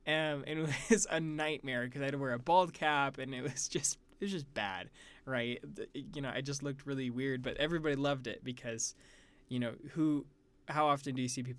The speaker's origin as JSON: {"language": "English", "region": "Florida", "country": "United States", "said": "just because I'm from Florida, is the Parkland students."}